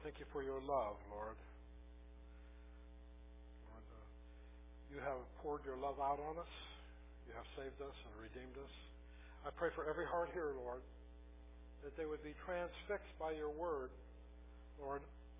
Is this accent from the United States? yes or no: yes; California, United States; also born or lived in New Orleans / Florida / North Chicago / Boone; So I was born in California, was raised in California, New Orleans, Florida, North Chicago.